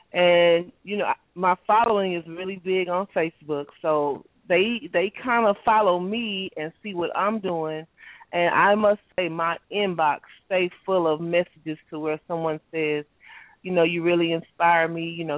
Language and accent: English; Huntsville, Texas, United States; now in Houston, United States; Well, I am originally from Huntsville, Texas, and I moved to Houston 6 years ago.